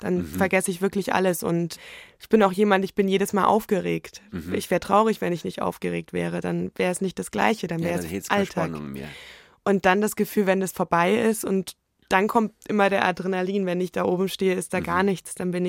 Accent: Munich, Bavaria, Germany; Also ich bin sehr glücklich, in München groß geworden zu sein und auch hier zu wohnen.

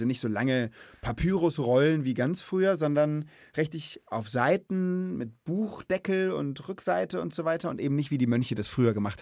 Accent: Mainz, Rhineland-Palatinate, Germany; ich komme auch aus Mainz.

